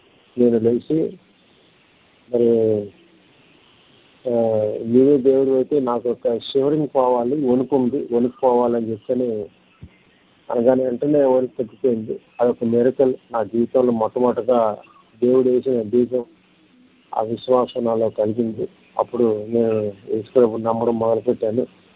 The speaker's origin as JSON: {"language": "Telugu", "town": "Vijayawada", "region": "Andhra Pradesh", "country": "India", "tie": "born there", "said": "నేను పుట్టింది విజయవాడ."}